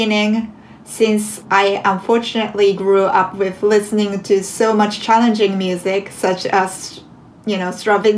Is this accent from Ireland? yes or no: no; Japan; now in New York City, United States; It's not a normal in Japan, my home country.